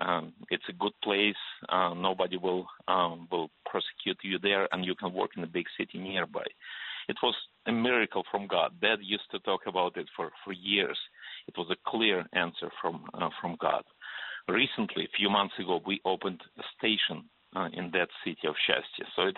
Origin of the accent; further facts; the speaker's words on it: Donbas, Ukraine; also born or lived in Soviet Union; But I grew up truly in the Soviet Union. My childhood was spent in the area which is now controlled by pro-Russian rebels in eastern Ukraine. So I don't even know which country I was born in.